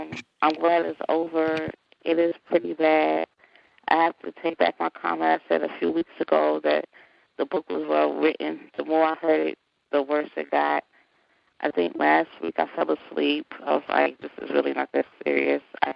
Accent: New York, United States; I told her I was from New York, and she asked me if I knew John Gotti.

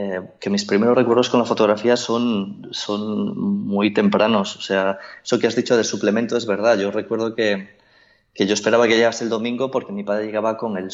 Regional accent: Galicia, Spain; born there; nací en Agudiña, de allí son mis padres

